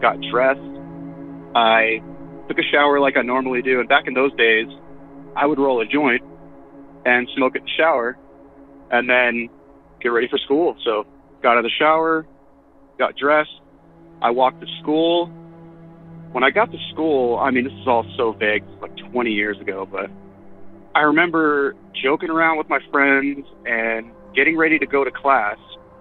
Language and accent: English; Colorado, United States; Hey, Derek. … I'm from Colorado.